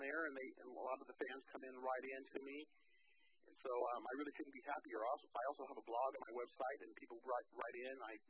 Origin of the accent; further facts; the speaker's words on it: Las Vegas, Nevada, United States; playing in my hometown, Las Vegas